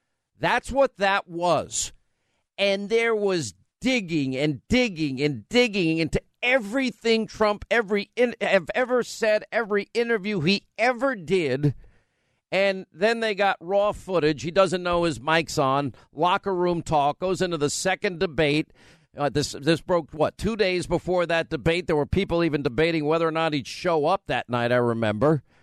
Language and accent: English; New York, United States; Now, I was a kid growing up from New York. My accent was a shock to the people in Alabama